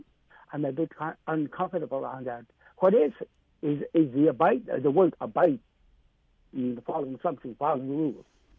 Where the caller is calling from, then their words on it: Eek, Alaska, United States; I'm calling from Eek.